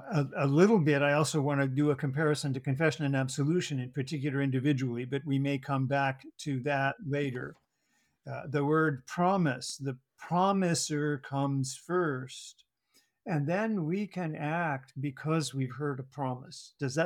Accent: California, United States; And I grew up in California. Nobody's going to dictate to me.

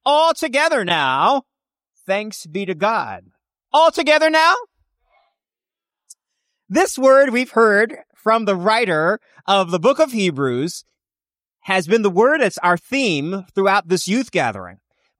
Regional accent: New York City, New York, United States; And as one who was born and raised in New York City, I was born in Queens.

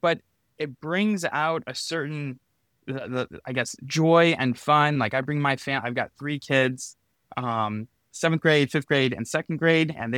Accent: Chicago, Illinois, United States; I grew up in Chicago, and he took the train from the suburbs of Chicago downtown.

